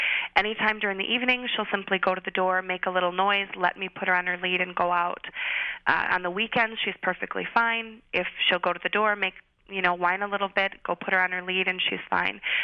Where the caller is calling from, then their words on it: Madison, Wisconsin, United States; I'm calling from Madison, Wisconsin.